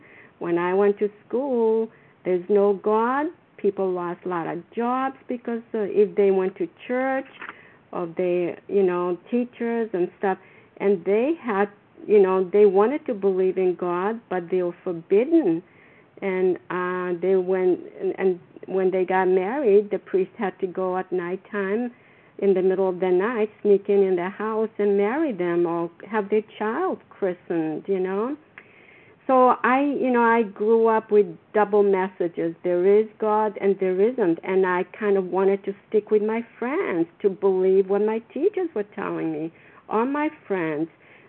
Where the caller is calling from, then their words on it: Florida, United States; I'm calling from Florida right now.